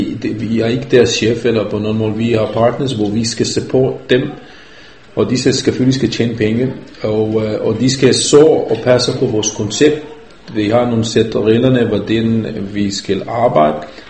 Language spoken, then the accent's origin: Danish; Israel; Danish is a second language; now in Denmark; Jeg kan ikke lade være, fordi jeg kommer fra Israel